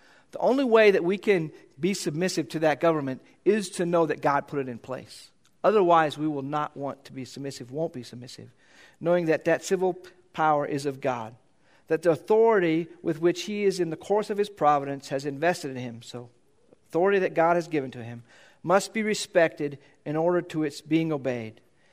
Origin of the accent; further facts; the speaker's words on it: United States; That doesn't feel right to me as an American, as a human.